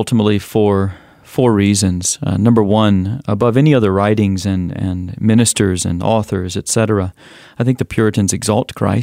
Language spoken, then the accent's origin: English; Alabama, United States; I grew up in Alabama with my mother and my stepfather